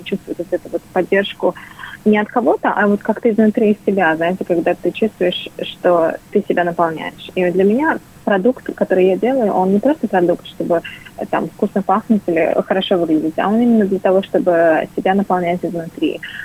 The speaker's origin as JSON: {"language": "Russian", "country": "Uzbekistan", "tie": "born or raised there", "also_born_or_lived": "Russia", "said": "как-то я выросла в Узбекистане и жила в России там 2 года."}